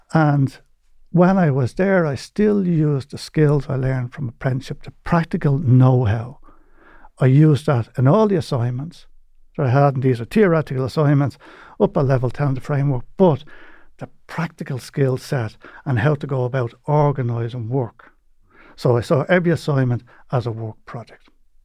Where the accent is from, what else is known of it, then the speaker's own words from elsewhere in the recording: Dublin, Leinster, Ireland; I'm originally from East Wall. East Wall, a city centre, as you can get.